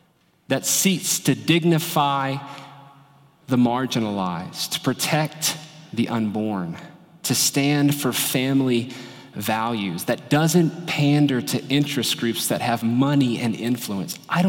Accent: North Carolina, United States; My home state of North Carolina has the largest population of Dagar people or Montagnard people outside of Southeast Asia.

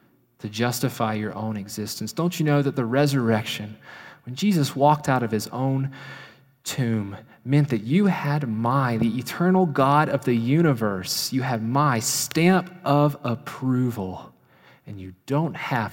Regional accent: North Carolina, United States; It's from my home state of North Carolina.

